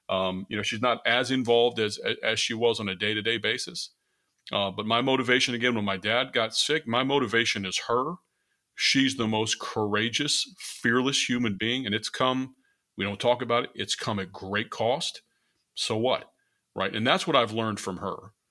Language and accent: English; Virginia, United States; I mean, I grew up in Virginia.